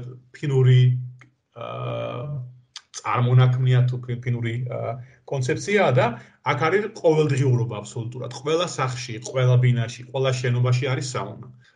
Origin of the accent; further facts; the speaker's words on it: Batumi, Adjara, Georgia; რა თქმა უნდა დავიბადე და გავიზარდე ბათუმში